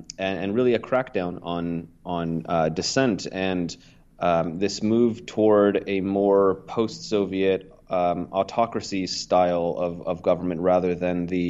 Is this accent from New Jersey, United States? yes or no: no; Oregon, United States; I had just recently graduated from university in the United States, in Oregon, my home state, and was living in Portland